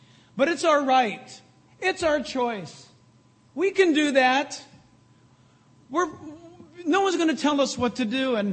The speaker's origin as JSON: {"language": "English", "region": "California", "country": "United States", "said": "Look, I'm from California, which is quickly becoming northern Mexico."}